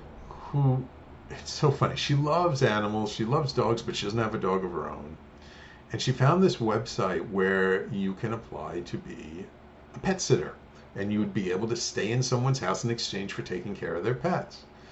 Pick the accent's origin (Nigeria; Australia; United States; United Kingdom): Australia; We saw the picture of the two of you holding a koala and we're from Australia and we thought these are the perfect people for us.